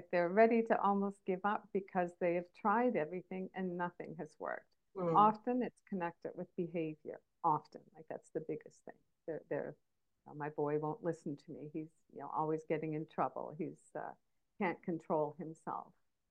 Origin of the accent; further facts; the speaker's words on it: Canada; also born or lived in Thailand / Qatar / Georgia; now in Japan; I am a Canadian who has relocated to Japan.